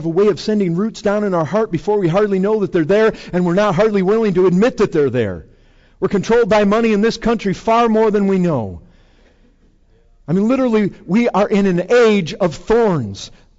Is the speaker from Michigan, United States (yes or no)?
yes; Michigan, United States; We have other stuff here, cactus and other things that poke you. But growing up in Michigan, I remember this great big briar patch back there.